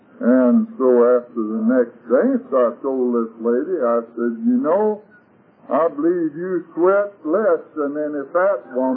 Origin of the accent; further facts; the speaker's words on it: Little Rock, Arkansas, United States; also born or lived in Hot Springs; And Arkansas is my home. I was born over in Garland County, Arkansas, in Hot Springs, and I was raised in Little Rock, North Little Rock, and I acted in such a way it was necessary for me to leave home.